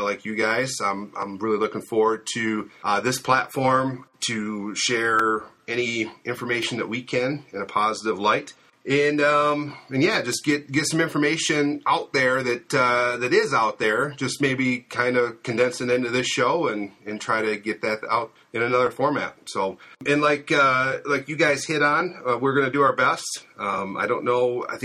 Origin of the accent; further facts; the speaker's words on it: Alma, Arkansas, United States; born and raised in Alma, been around it my whole life.